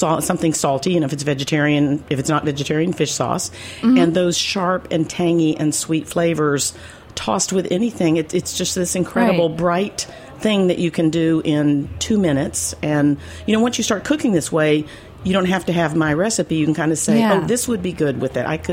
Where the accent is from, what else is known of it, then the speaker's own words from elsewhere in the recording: the South, United States; I'm from the South.